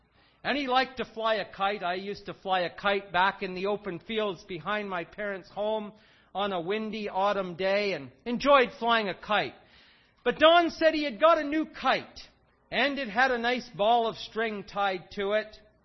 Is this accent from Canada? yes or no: yes; Smiths Falls, Ontario, Canada; When I was growing up in the Smiths Falls, Rita Ferry area of the Ottawa Valley